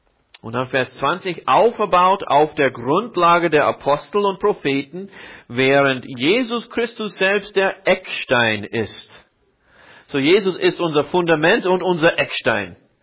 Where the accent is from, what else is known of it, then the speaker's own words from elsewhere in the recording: Iowa, United States; In meiner Jugend lebte ich in Iowa.